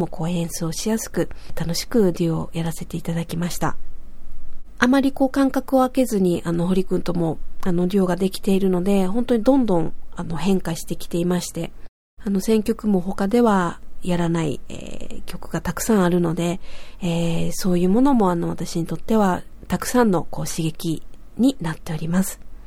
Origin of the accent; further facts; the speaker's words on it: Kobe, Hyogo, Japan; 私のふるさとである神戸